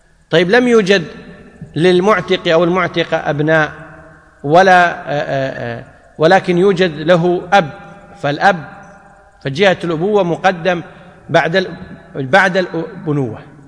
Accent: Kuwait; مثل ما يقول عندنا بالكويت مقطوع من الشر

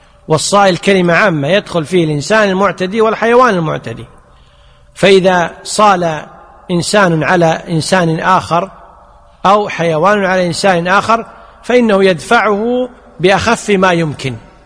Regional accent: Kuwait; لذلك حتى القانون عندنا في الكويت أن سيارات التدريب إذا أتلفت شيئا فليس الضمان على المتدرب

